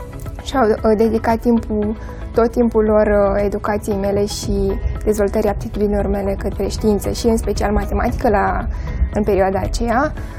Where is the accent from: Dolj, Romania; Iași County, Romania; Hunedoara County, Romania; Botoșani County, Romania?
Dolj, Romania; Dăbuleni; până la vârsta de 10 ani am fost crescută de bunici în Dăbuleni.